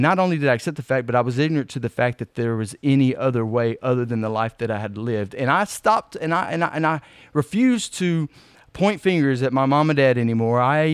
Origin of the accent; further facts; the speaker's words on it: Houston, Texas, United States; also born or lived in Groesbeck, United States; Well, like I said, I was born and raised in Houston. When I got adopted, I moved to Waco, Texas, which is...